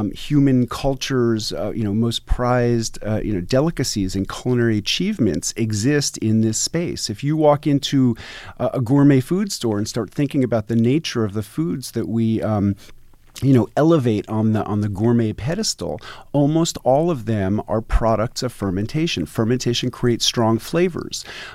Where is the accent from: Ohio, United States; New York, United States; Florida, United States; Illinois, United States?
New York, United States; New York City; Well, I'm growing up in New York City, one of my very favorite foods were sour pickles, what some people might know as kosher dills.